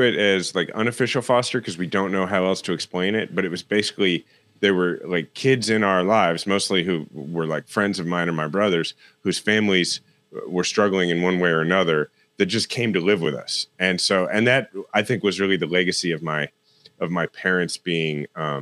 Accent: Shawnee, Kansas, United States; Like in my neighborhood, I was born in Overland Park, grew up in Shawnee.

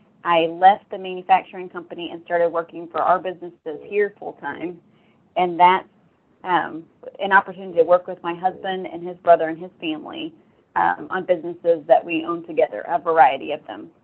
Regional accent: Colorado, United States; So I grew up in Colorado on a commercial cattle ranch.

